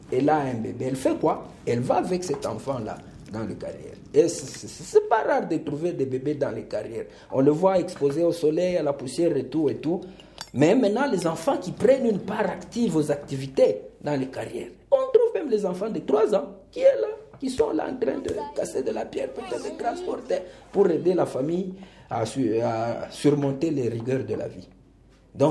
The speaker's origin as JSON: {"language": "French", "town": "Kipushi", "region": "Haut-Katanga", "country": "DR Congo", "said": "Mais quand ici chez nous à Kipushi"}